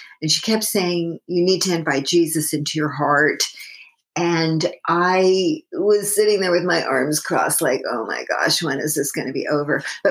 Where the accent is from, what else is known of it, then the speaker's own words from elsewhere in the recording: Long Island, New York, United States; I grew up on Long Island in New York. I'm a New Yorker. And I still, even though I live in California for over 30 years now, I still think of New York as my home.